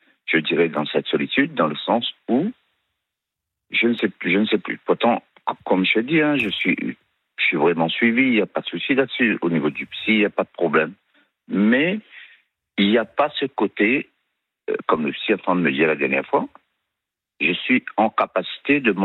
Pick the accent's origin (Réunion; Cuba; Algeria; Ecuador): Réunion; Moi, je suis resté à La Réunion, oui.